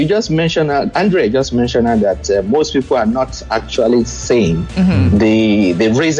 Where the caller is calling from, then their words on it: Saudi Arabia; Okay. I'm calling from Saudi Arabia.